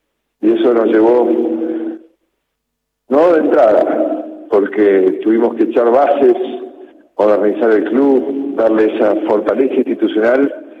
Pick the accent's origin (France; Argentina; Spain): Argentina